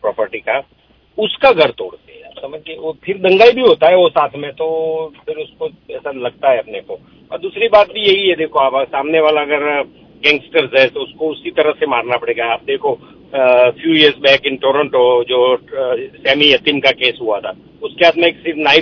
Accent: Ahmedabad, Gujarat, India; मैं अहमदाबाद से हूं

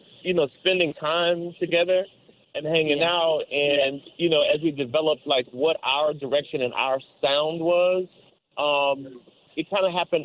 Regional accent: Memphis, Tennessee, United States; we have a lot of similar music influences, both growing up in Memphis.

